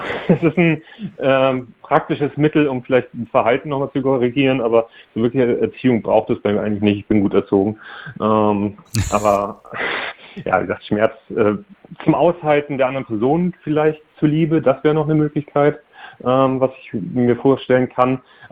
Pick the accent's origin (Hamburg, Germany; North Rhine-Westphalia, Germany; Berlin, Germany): Hamburg, Germany; Ich komme aus Hamburg